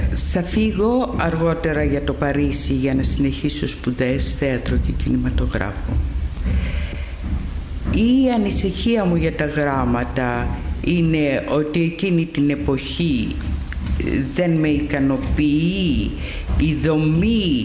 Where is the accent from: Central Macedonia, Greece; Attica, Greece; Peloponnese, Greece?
Attica, Greece; Athens; born there; Κάποτε γεννήθηκα στην Αθήνα. Σπούδασα εδώ